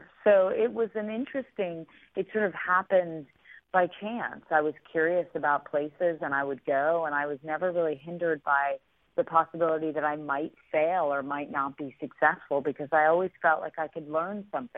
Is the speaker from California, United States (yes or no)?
no; Westport, Connecticut, United States; I grew up in Westport, Connecticut